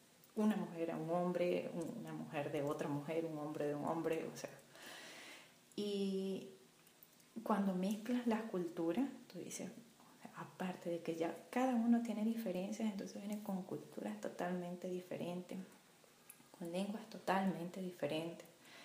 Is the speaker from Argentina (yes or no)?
no; Venezuela; moved away as an adult; Primero porque ya yo tenía otro ritmo en mi país, ya era la parte laboral. Estaba trabajando y ya había, de cierta manera, había cortado con el vínculo académico. ¿no? Y comenzar de nuevo. De hecho, yo di clases en Venezuela.